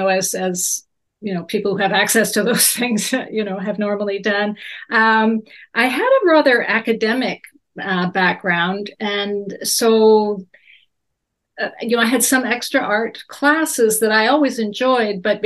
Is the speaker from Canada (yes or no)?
yes; Ottawa, Ontario, Canada; Well, I'm Canadian. I grew up in Eastern Canada, in Ottawa, the Ottawa area.